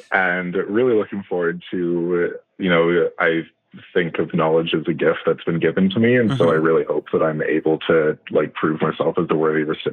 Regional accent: Canada; And, other than that, I'm Canadian.

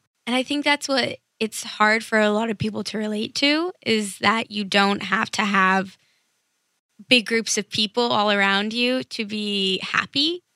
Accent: New York City, New York, United States; now in California, United States; I'm from New York City. I just moved to California like a month ago for school.

